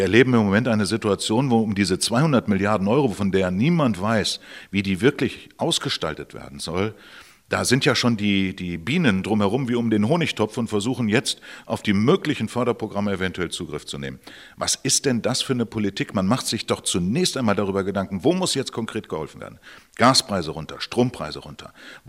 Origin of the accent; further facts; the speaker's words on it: Lower Saxony, Germany; Ich bin gebürtiger Niedersachse